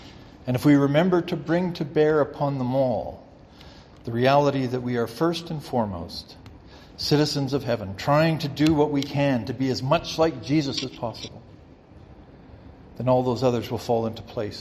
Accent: Canada; I'm glad to have a Canadian passport. I'm glad to identify myself as a Canadian citizen.

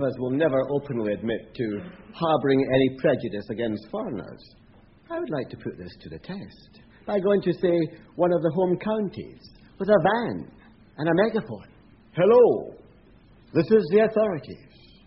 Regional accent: Glasgow, Scotland, United Kingdom; I was growing up in Glasgow being Jewish, we had a difficult time in school.

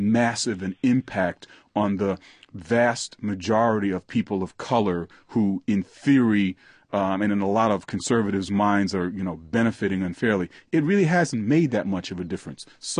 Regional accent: Brooklyn, New York, United States; how many black and Hispanic folks are in Harlem or in Bed-Stuy, to talk about my hometown

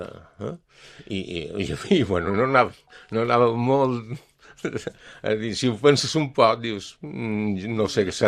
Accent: Palma, Balearic Islands, Spain; born there; 2 anys vaig néixer jo, a Santa Catalina, no hi havia Sondureta, no hi havia res

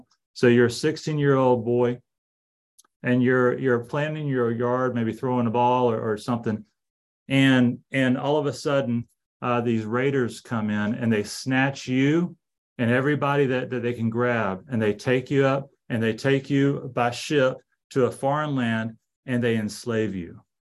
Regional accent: Savannah, Georgia, United States; You know, my wife and I, we're from Savannah, Georgia

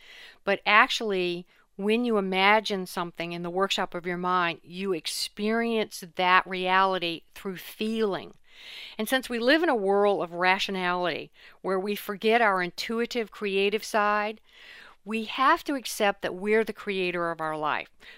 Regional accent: Chuckatuck, Virginia, United States; Growing up in Chuckytuck, Virginia, my parents were farmers as far back as we can trace

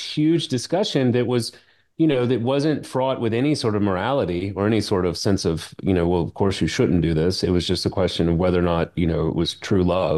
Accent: Baton Rouge, Louisiana, United States; thank goodness, there was some protective guardrails, at least, growing up in Baton Rouge and sort of Baptistic kind of pre-church culture.

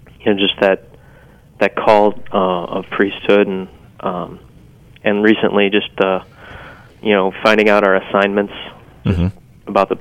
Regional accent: Northfield, Minnesota, United States; Sure. I grew up in Northfield, Minnesota.

